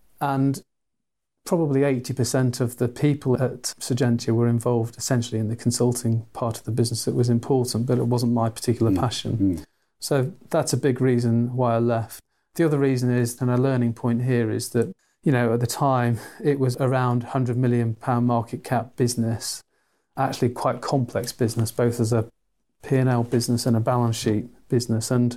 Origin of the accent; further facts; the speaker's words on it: Manchester, North West England, United Kingdom; So, I'm Mancunian from the north of England